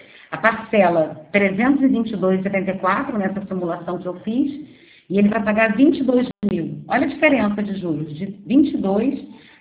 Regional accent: Rio de Janeiro, Brazil; Eu sou do Rio de Janeiro

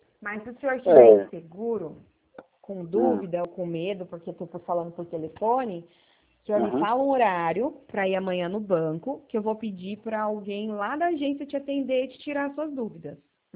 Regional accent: Presidente Bernardes, São Paulo, Brazil; Eu sou de Presidente Bernardes, trabalho na agência daqui.

